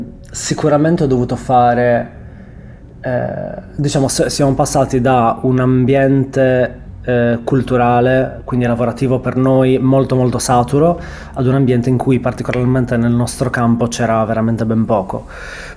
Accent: Sassari, Sardinia, Italy; io sono di Sassari

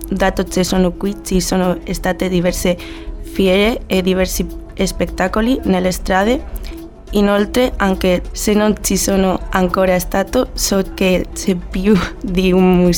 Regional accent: León, Castile and León, Spain; Italian is a second language; now in Cagliari, Italy; De León, nel nord della Spagna.

